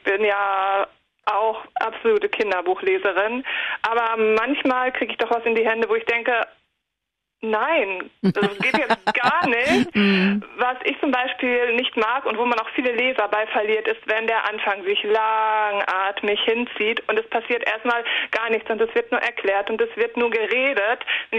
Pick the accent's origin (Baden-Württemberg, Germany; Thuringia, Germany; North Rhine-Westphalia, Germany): North Rhine-Westphalia, Germany; Ich komme aus Nordrhein-Westfalen, ziemlich weit oben.